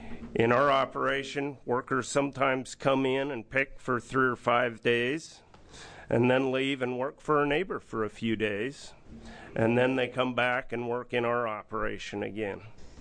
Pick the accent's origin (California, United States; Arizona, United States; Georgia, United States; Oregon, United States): Oregon, United States; St. Paul; I'm from St. Paul, Oregon.